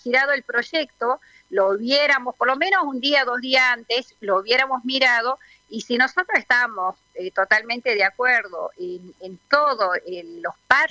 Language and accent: Spanish; Salta, Argentina; represento a mi pueblo, a Salta, y que estoy trabajando en beneficio de nuestra provincia.